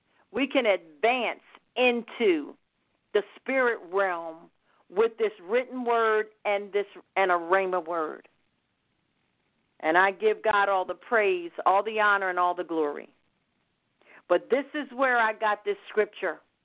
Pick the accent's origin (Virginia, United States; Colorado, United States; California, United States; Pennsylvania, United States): Pennsylvania, United States; Philadelphia; particularly Philadelphia, Pennsylvania, that is my hometown.